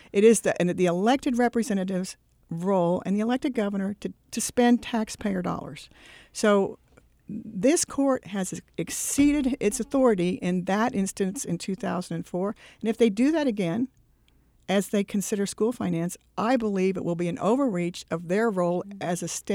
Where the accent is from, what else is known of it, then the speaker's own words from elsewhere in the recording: Wichita, Kansas, United States; And of course, I'm from Wichita, where they have overturned every death penalty that most courts have handed down.